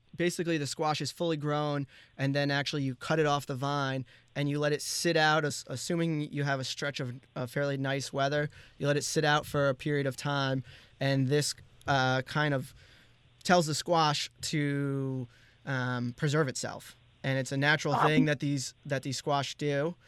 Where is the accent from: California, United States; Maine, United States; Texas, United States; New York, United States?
New York, United States; Poughkeepsie; Yeah, in Poughkeepsie. I was born in Vassar Hospital.